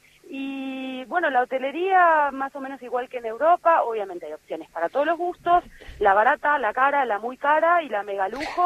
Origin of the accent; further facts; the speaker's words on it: San Fernando, Buenos Aires Province, Argentina; now in Russia; Yo nací en San Fernando.